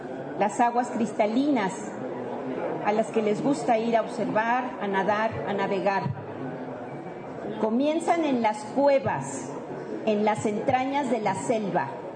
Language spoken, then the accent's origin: Spanish; Mexico; Como ciudadanos mexicanos